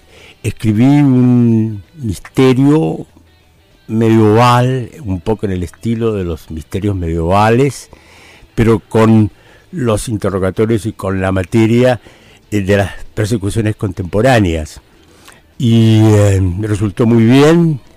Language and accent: Spanish; Chile; moved away as an adult; also born or lived in Argentina; now in United Kingdom; Yo soy de Chile, sí, soy de Chile, pero soy de Latinoamérica principalmente. Mi gran abrazo en el exilio ha sido con todo el pueblo latinoamericano. Y estuve en Argentina un tiempo exiliado